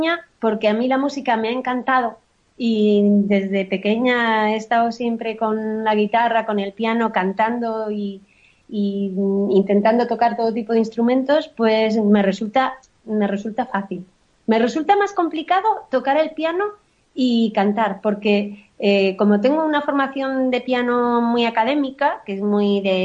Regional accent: Sabiñánigo, Aragon, Spain; Pues también en mi pueblo, en Sabiñánigo, en el Pirineo Aragonés. cuando era pequeña.

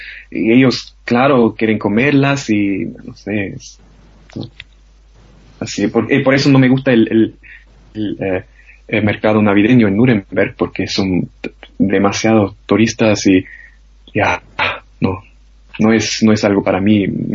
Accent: Chile; now in Germany; para ellos, yo soy el chileno, ¿no? Porque claro, los inmigrantes solo hablan con los inmigrantes, claro, pero en unos sentidos soy muy alemán

